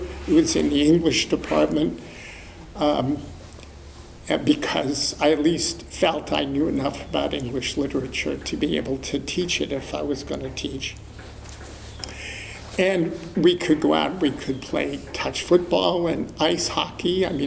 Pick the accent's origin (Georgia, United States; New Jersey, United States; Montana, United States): New Jersey, United States; also born or lived in Chicago; now in California, United States; I was born in Chicago and raised in New Jersey, but I didn't come here until I went to graduate school.